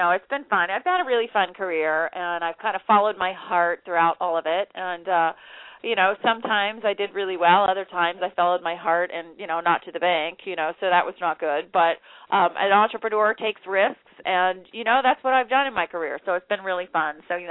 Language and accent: English; Florida, United States; But, no, I grew up in Florida, and I was a swimmer, and I was an All-American swimmer in high school just on a relay